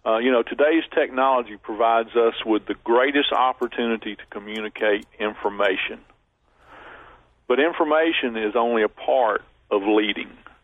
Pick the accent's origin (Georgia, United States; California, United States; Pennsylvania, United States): Georgia, United States; Atlanta; I was born and raised in Atlanta.